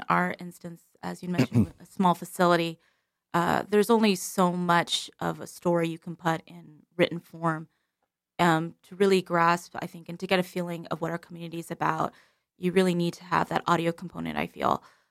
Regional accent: United States; As you know, I'm not from Alaska. I'm from the Lower 48. So I've been in many places, and being a military brat

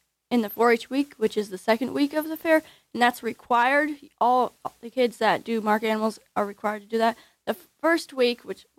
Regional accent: Palmer, Alaska, United States; Well, I was born in Alaska, raised in Alaska. I was actually born in Palmer.

